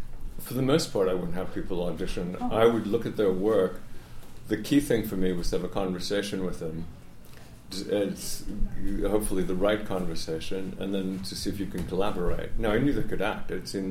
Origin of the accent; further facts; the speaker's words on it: Washington, District of Columbia, United States; And I'm from Georgetown, I'm from D.C.